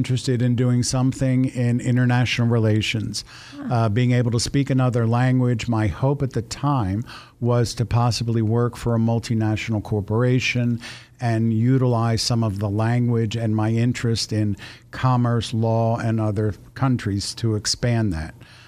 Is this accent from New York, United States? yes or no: no; Pennsylvania, United States; also born or lived in Los Angeles; I grew up in Philadelphia's Main Line.